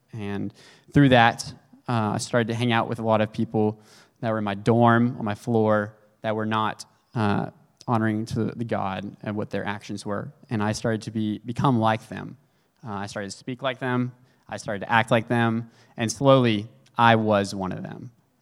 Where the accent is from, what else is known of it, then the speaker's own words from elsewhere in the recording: Dallas, Texas, United States; Thank you. So I've born and raised in Dallas.